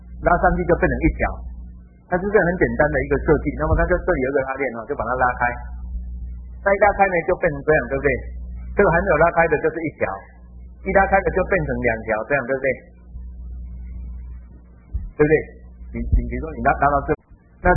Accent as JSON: {"language": "Chinese", "country": "Taiwan"}